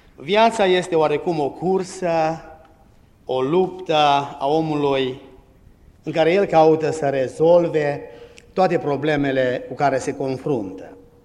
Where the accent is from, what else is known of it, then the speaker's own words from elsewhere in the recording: Brebi, Sălaj County, Romania; Ne-am oprit în Brebs, satul meu natal, la o mătușe